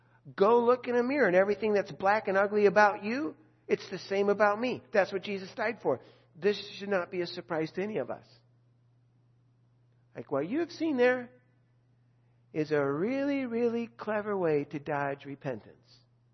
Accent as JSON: {"language": "English", "country": "Ireland", "said": "I'll just be a fool until the day I die because I'm Irish and I have a temper."}